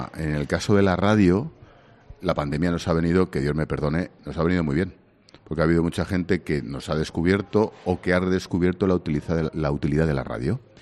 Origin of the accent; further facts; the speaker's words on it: Madrid, Community of Madrid, Spain; los que somos madrileños, nuestros padres, y no te digo nuestros abuelos, ninguno fueron de Madrid.